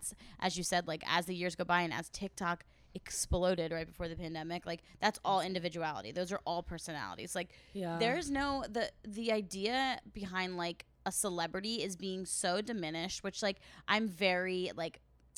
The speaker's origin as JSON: {"language": "English", "town": "Philadelphia", "region": "Pennsylvania", "country": "United States", "said": "We're from Philly, and we're just talking."}